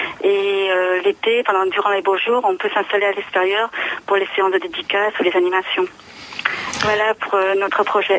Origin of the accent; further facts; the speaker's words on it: La Garde, Provence-Alpes-Côte d'Azur, France; j'ai vécu en région parisienne 27 ans et au bout de toutes ces années, j'ai eu envie de revenir à La Garde parce que j'ai grandi ici à La Garde.